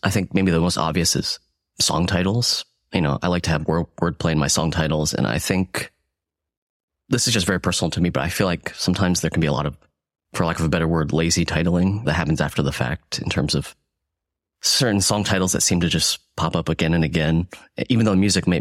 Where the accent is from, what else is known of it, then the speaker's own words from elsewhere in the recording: Montgomery, New Jersey, United States; So I grew up in central New Jersey in a small township called Montgomery. It's right next to Princeton. Pretty rural, suburban, very quiet.